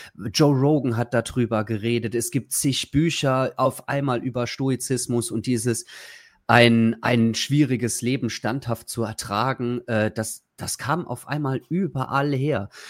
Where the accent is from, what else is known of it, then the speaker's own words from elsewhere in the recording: Trier, Rhineland-Palatinate, Germany; Ich komme aus Trier und das ist voll durchzogen von irgendwelchen Römerbauten.